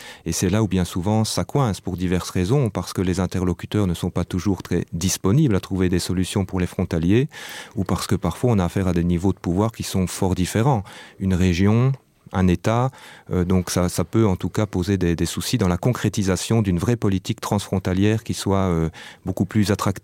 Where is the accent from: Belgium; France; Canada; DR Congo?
Belgium; Arlon, Wallonia; je suis également frontalier depuis 1999 et je viens de la région d'Arlon.